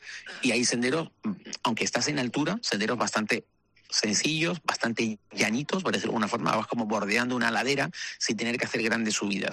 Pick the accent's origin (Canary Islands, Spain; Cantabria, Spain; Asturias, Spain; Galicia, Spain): Canary Islands, Spain; claro, nosotros somos canarios